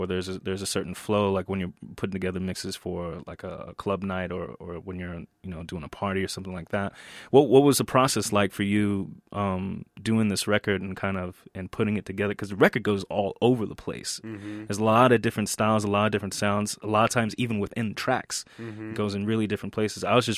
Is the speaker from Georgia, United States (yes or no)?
yes; Atlanta, Georgia, United States; I'm originally from Atlanta, Georgia.